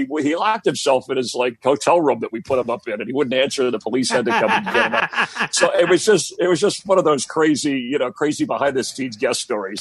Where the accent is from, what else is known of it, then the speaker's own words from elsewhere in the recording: Miami, Florida, United States; I'm from Miami, and he was a broadcast sportscaster in Miami.